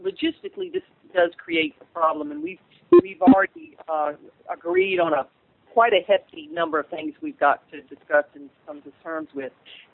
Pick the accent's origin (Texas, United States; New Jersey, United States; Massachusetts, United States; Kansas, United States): Texas, United States; I'm in California. And I'm ordinarily from Texas